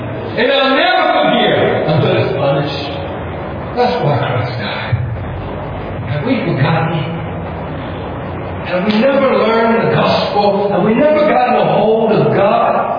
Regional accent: California, United States; Why would I come here from California if my life is about me?

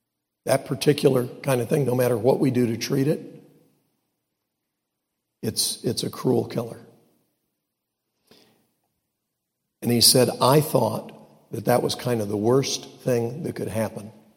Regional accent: Illinois, United States; born there; I was born right outside Chicago, so I'm not really against that.

